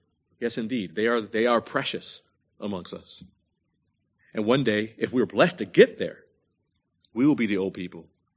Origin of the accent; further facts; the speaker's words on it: New York, United States; Maybe it would also help out to know I am from New York, where bad weather leads the local authorities to tell people on a regular basis to stay at home.